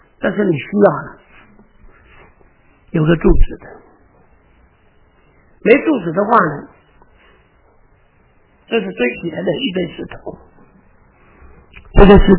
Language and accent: Chinese; Hong Kong; moved away; 你知道我那个我从香港过来的嘛，啊，我1964年就过来，我来了已经54年了